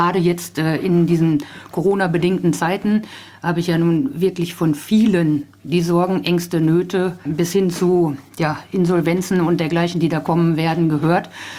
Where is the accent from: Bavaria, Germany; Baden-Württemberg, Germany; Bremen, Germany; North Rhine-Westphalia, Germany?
North Rhine-Westphalia, Germany